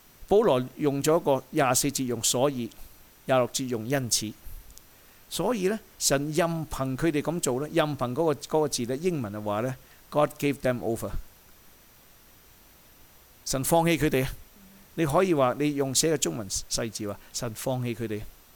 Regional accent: China; 我哋中国人咧有道德好啲啊！我哋中国人唔会拜啲奸神啦

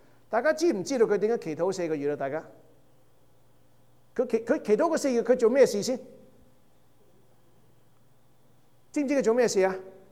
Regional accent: Guangdong, China; 我哋廣東人有一句俗語叫借聽割禍啊

